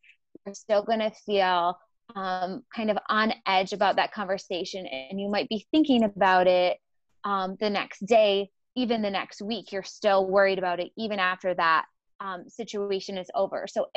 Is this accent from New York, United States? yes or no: yes; New York, United States; now in Rochester, United States; So I'm from Northern New York originally, an hour north of Syracuse. And then for the past 11 years, I've been in Rochester. I came here after college and I've been here ever since.